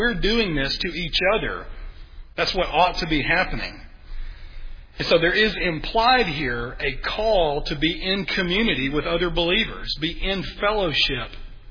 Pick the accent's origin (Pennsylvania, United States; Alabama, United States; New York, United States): Alabama, United States; I'm from Alabama.